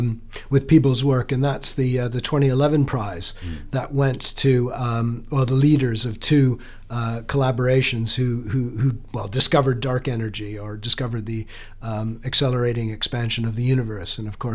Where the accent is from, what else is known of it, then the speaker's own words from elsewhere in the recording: Canada; in my capacity as a Canadian, that you know, we're very chuffed back home.